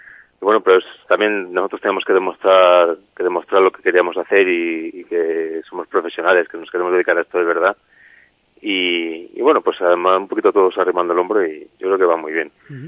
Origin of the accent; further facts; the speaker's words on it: Zamora, Castile and León, Spain; estamos en Zamora y somos de Zamora